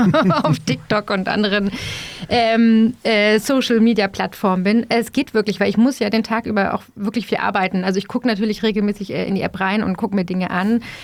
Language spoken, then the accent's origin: German; Berlin, Germany; und ich bin Berlinerin, ne? Schon immer